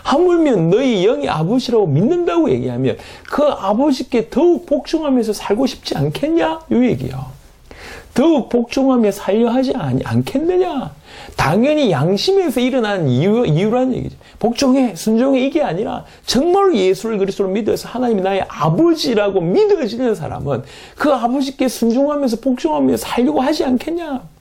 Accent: Yeongnam, South Korea; 우리는 영남에서 자랐을 때

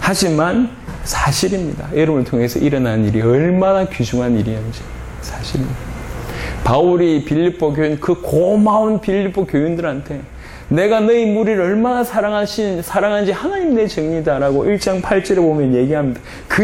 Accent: Masan, South Gyeongsang, South Korea; 고향이 창원입니다. 정확하게 마산인데

